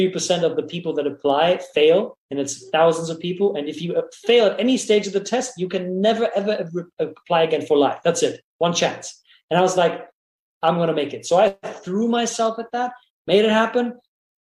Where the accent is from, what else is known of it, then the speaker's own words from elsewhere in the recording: Germany; I was born and raised in Germany.